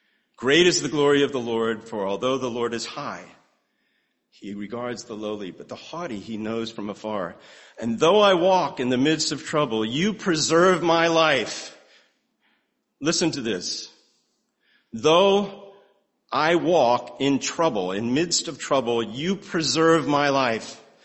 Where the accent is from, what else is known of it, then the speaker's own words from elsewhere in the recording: Glen Ridge, New Jersey, United States; I was this kid growing up in Glen Ridge.